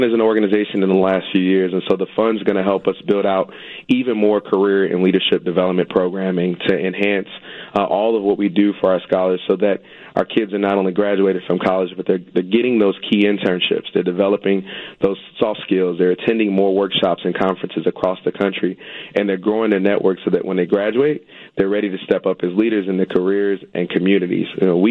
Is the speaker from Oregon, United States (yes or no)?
no; Chicago, Illinois, United States; So I'm not a product of CPS, but I am from Chicago. I'm from the Auburn Gresham community. I grew up here.